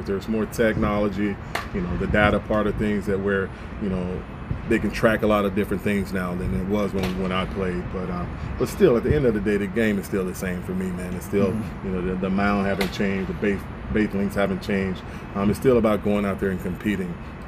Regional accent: Mississippi, United States; I'm from Mississippi, a country boy.

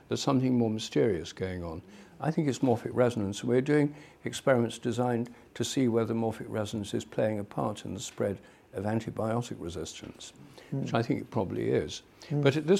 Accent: Newark-on-Trent, East Midlands, United Kingdom; That was a neighbour of mine in my hometown, Newark-on-Trent, in Nottinghamshire.

